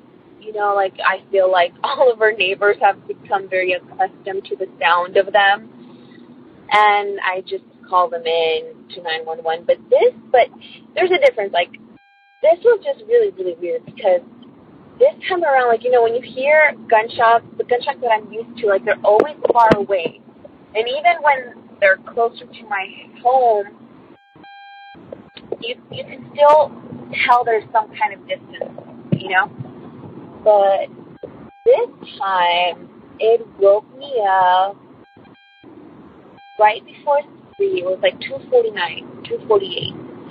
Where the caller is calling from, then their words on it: California, United States; I'm calling from California.